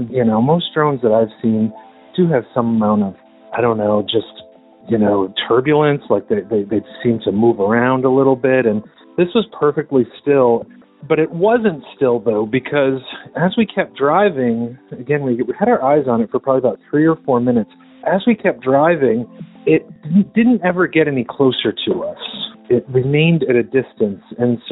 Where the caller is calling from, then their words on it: Medford, Massachusetts, United States; I'm calling from Medford, Massachusetts